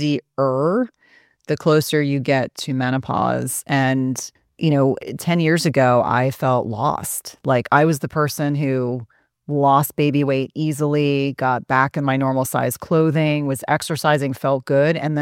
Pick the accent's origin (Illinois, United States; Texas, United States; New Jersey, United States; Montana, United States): New Jersey, United States; I grew up in New Jersey. I am not a pushover in any capacity